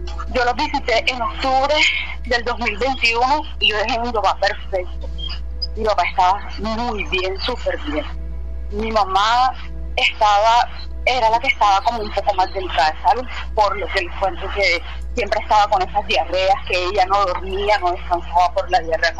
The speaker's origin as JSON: {"language": "Spanish", "town": "Barranquilla", "region": "Atlántico", "country": "Colombia", "said": "nosotros somos de Barranquilla"}